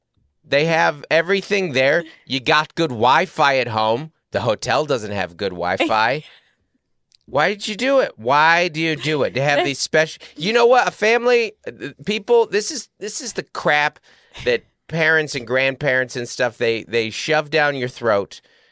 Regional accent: Washington, United States; So growing up in Washington State, the Puyallup Fair, especially South Puget Sound, where I'm from, is like a big thing.

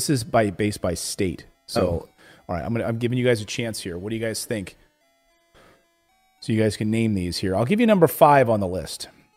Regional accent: Philadelphia, Pennsylvania, United States; I grew up in Philadelphia area, so we would have the Italian water ice.

